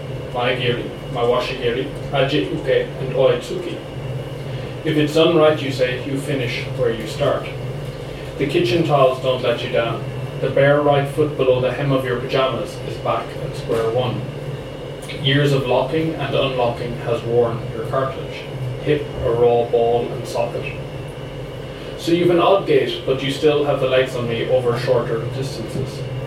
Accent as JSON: {"language": "English", "town": "Cork", "region": "Munster", "country": "Ireland", "moved": "yes", "lives_now": "London, United Kingdom", "said": "I'm from Cork, but been living in London for 10 years"}